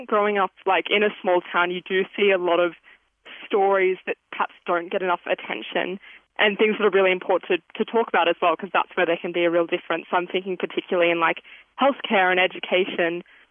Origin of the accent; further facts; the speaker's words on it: Glen Innes, New South Wales, Australia; Yeah, well, I'm actually from Glen Innes. I'm from a sheep and cattle farm just north of Glen, around Dundee. I've been in Glen my whole life. My dad's a farmer here and my mum's a teacher.